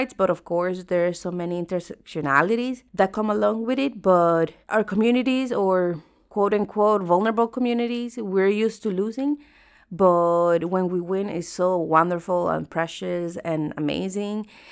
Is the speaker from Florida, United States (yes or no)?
yes; Florida, United States; I'm from Florida